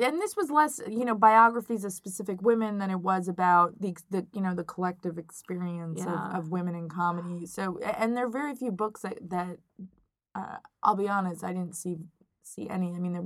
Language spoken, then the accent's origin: English; New York, United States; but I grew up in New York. I went to an arts high school.